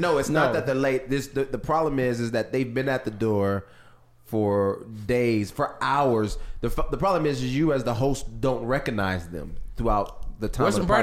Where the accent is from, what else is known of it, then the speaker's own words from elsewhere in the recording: California, United States; Growing up in California, and everybody here except for, never mind. So Don and I are not from the South.